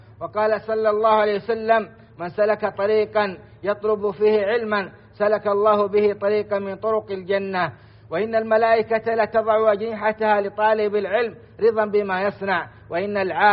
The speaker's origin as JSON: {"language": "Arabic", "country": "Saudi Arabia"}